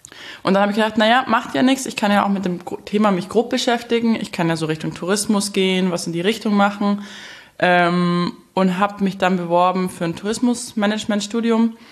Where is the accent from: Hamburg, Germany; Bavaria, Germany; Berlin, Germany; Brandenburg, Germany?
Bavaria, Germany; Murnau am Staffelsee; Aus Oberbayern, Murnau am Staffelsee.